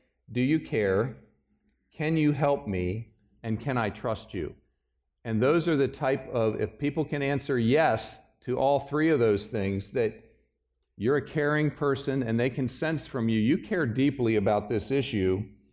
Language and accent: English; Pennsylvania, United States; oh, I'm from Pennsylvania too. What part of Pennsylvania? And then we talk about family history a little bit. And my family goes back in Pennsylvania, back into the 1600s.